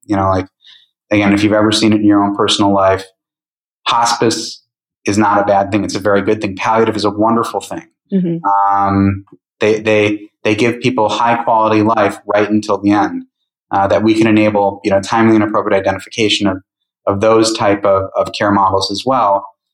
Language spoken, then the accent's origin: English; Great Lakes, United States; So, like, I grew up on the Great Lakes between Chicago and Rochester.